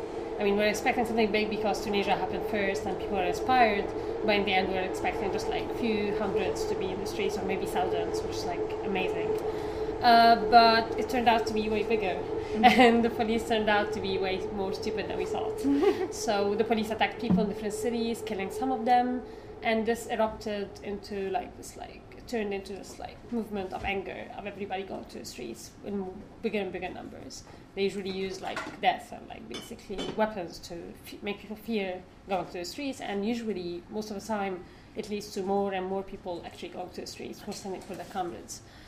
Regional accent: Egypt; moved away as an adult; also born or lived in Davis, United States; I'm from Egypt. I live in Egypt most of my life, but before the revolution started, for the 4 years before, I've been living in the U.S., and for the 2 or 3 years before, I was living in Davis

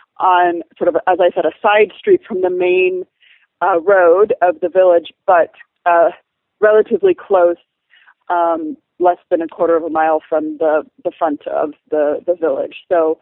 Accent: United States; now in Beit Omar, Palestine; I am an American who has lived in Beit Omar in the West Bank, which is in the northern district, off and on for the last almost 8 years.

